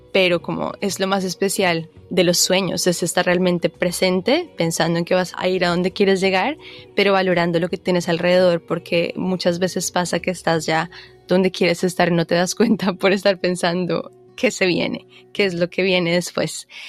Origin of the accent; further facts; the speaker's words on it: San Andrés, San Andrés, Providencia and Santa Catalina, Colombia; also born or lived in Bogotá; yo crecí en San Andrés Islas y bueno, nací en Bogotá, pero llevo la isla siempre en mi música y en el alma